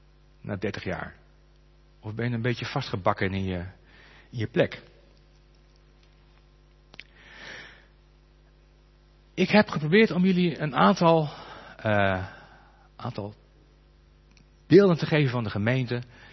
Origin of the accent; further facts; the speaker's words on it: Netherlands; we zijn Hollanders, dus we mopperen graag.